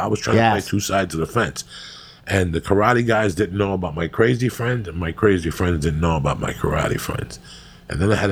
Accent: New Jersey, United States; This family I grew up with in Jersey, I got to call them soon.

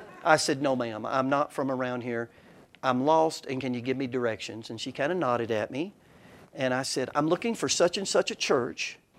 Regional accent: Orlando, Florida, United States; And I grew up in Orlando, Florida, when it was rural, before Mickey Mouse. I was born literally downtown Orlando, South Orange Blossom Trail, and it was a dirt road.

